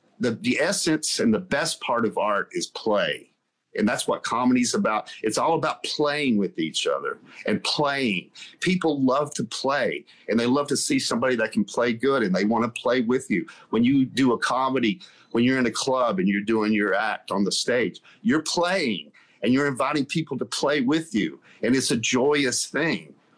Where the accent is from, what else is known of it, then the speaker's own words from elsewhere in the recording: the South, United States; I grew up in the South in the 60s and the 70s, and it was a really oppressive place for a creative artist